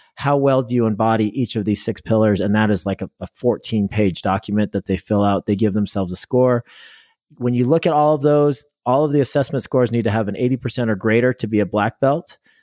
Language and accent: English; Tri-Cities, Arizona, United States; So I have a cluster of towns here called the Tri-Cities. This is my hometown.